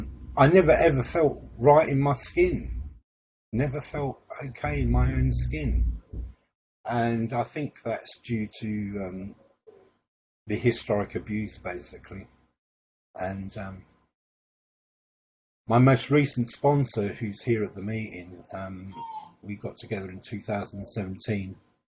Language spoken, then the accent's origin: English; Glasgow, Scotland, United Kingdom; born there; I'm the eldest of six. I was born in Glasgow.